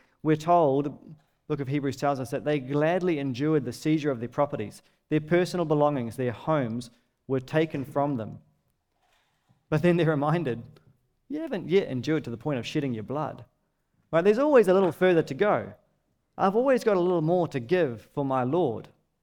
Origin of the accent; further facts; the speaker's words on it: New Zealand; Now I know that we're in an easy season as Kiwi Christians.